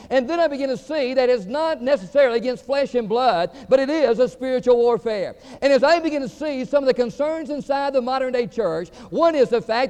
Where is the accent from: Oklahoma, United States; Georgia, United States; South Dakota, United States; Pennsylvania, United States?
Georgia, United States; also born or lived in Florida; And I was born in Florida. I was raised in Georgia, but I talk like I'm from New York City, all right?